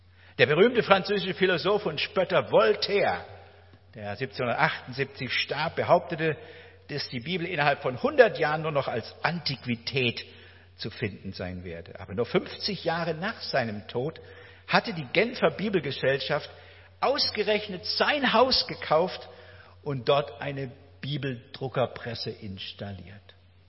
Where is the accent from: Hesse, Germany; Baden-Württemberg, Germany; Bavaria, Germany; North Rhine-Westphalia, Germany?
Baden-Württemberg, Germany; Elmendingen; durch Elmendingen, mein Heimatort.